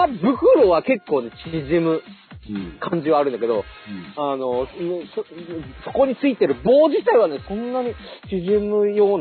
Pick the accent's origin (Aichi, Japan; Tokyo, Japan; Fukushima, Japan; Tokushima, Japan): Fukushima, Japan; まあ、福島、地元福島だから、ちっちゃい頃なんてもう必ず雪、もう12月こんぐらいになると、すごい、まあ、膝ぐらいまで積もってたね。